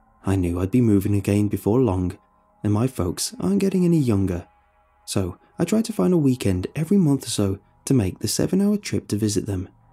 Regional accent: Erie, Pennsylvania, United States; before another hour north on I-79 to Erie, Pennsylvania, where I'm from.

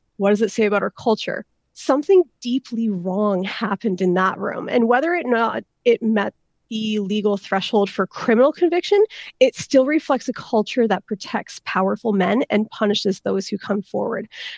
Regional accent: Canada; because we are Canadian, we do see hockey as our game.

